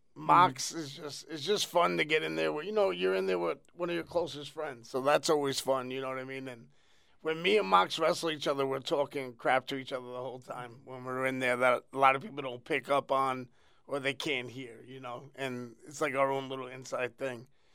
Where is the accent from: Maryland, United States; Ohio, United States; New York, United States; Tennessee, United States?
New York, United States; Like, I grew up during that time period and, you know, growing up in New York during that, you know, 90s hip-hop era, like, that was your life, hip-hop.